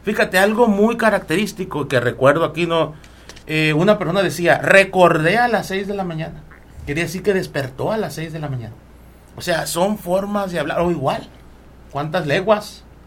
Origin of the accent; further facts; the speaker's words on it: Bamoa, Sinaloa, Mexico; Ahí pegadito, mi pueblo orgullosamente, Bamoa, ¿verdad? Otra de los pueblos antiguos.